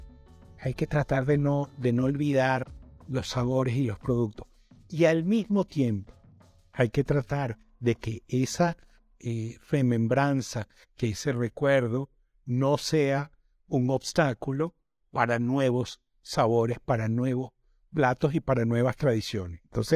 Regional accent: Venezuela; me impresiona el modo como los venezolanos desconocemos las arepas colombianas

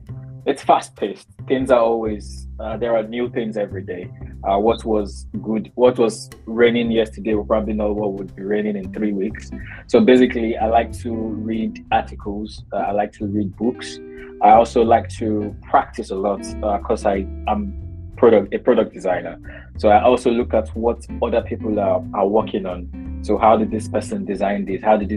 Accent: Nigeria; as a Nigerian, there are things, it's possible for me to say some things to you and end it with sha.

